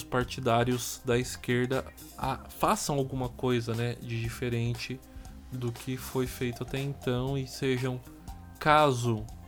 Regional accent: São Paulo, Brazil; eu sou um paulista, nascido e criado aqui em São Paulo

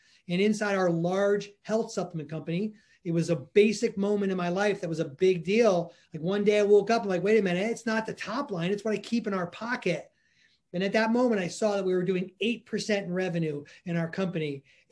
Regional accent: Ohio, United States; So I'm from Ohio.

